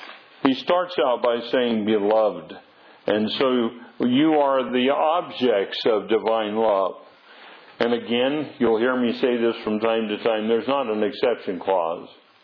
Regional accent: Washington, United States; because I was raised in Eastern Washington, or I spent the core of my time in Eastern Washington, and the town 43 miles away was Pasco.

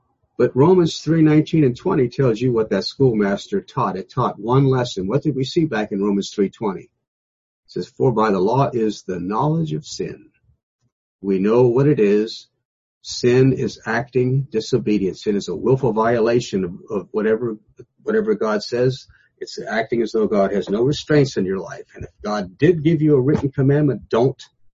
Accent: United States; born there; I wasn't born a Jew. I was born in America.

